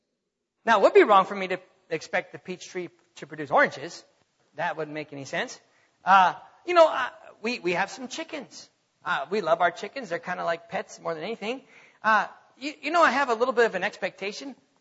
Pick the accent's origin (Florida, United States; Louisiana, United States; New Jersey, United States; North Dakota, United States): North Dakota, United States; But I grew up in North Dakota, praise God.